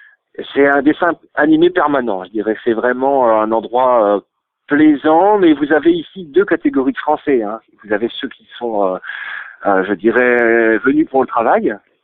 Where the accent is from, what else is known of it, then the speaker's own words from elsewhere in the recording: Lille, Hauts-de-France, France; born there; also born or lived in Belgium / Strasbourg / England; Je suis né à Lille aussi, oui, tout à fait.